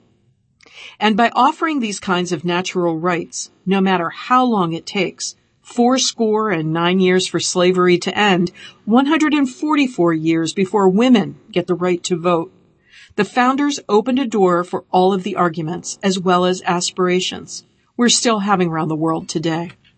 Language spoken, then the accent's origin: English; Chicago, Illinois, United States; Growing up in Chicago, I was engulfed in all that action.